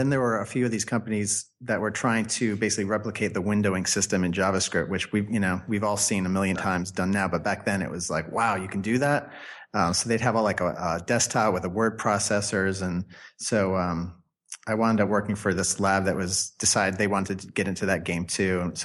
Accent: New Jersey, United States; I grew up in New Jersey. I was living in New Jersey with my parents basically.

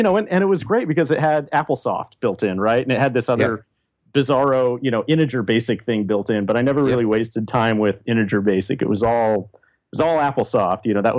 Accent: Kenya; born there; Well, you know, a long time ago when I was born in Kenya.

